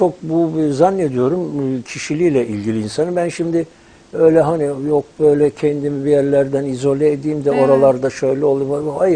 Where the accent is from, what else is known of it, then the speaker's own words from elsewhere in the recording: Istanbul, Turkey; İstanbullu, evet, doğma büyüme İstanbulluyum. Ve de Kadıköy yakasındayım.